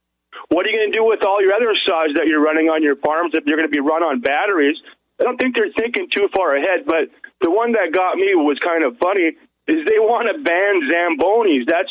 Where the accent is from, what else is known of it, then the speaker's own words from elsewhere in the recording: Minnesota, United States; born there; I was born in Minnesota, but I don't know what is worse in this state, in the United States, California or Minnesota.